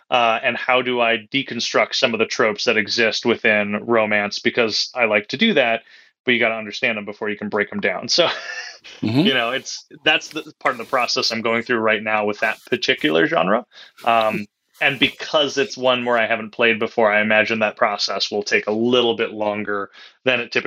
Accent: Chicago, Illinois, United States; I'm going to be doing Fan Expo Chicago, which is another one of my hometown shows. I'm from the Chicago area

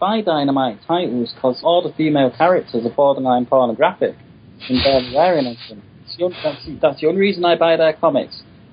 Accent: Manchester, North West England, United Kingdom; accent: Mancunian; And I didn't put my Mancunian accent onto it, but I kind of put a malevolent sort of voice to it.

